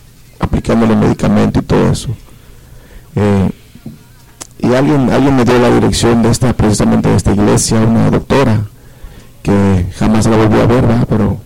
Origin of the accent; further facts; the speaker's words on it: Acapulco, Guerrero, Mexico; now in Chicago, United States; Acapulco, Guerrero.